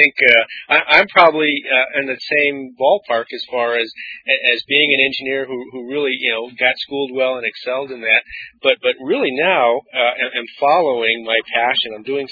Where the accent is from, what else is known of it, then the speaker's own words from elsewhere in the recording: Hawaii, United States; I grew up in Hawaii, and we always had, while living there, a really nice